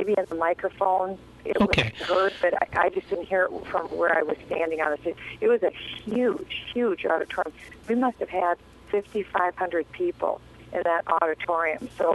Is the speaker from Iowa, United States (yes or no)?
yes; Iowa, United States; I know, because I was born and raised in Iowa. I'm a seventh generation Iowan, and I'm proud to be from Iowa.